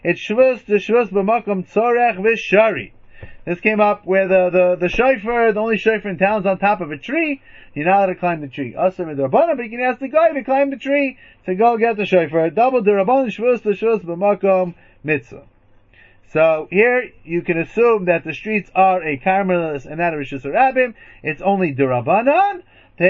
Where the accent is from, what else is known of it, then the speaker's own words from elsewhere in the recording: United States; But I'm American. What do I know?